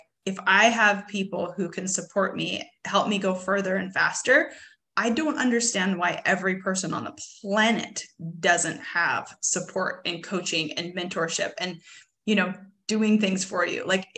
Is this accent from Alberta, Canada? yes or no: yes; Edmonton, Alberta, Canada; moved away as an adult; now in United States; I grew up in Edmonton, back in the day, 20 years ago. It's so sad that I'm that old, but grew up in Edmonton, Alberta, Canada, very middle-class family.